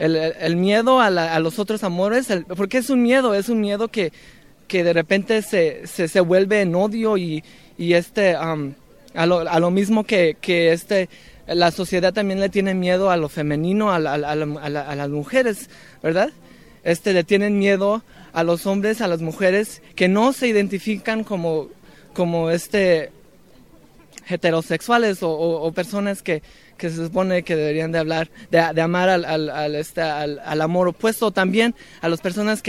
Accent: Los Angeles, California, United States; De Los Ángeles, California, en Estados Unidos.

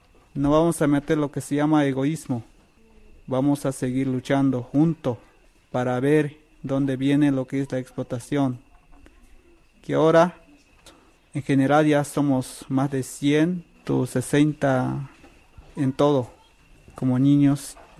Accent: Chiapas, Mexico; somos 100% mexicanos, somos originarios como chiapanecos.

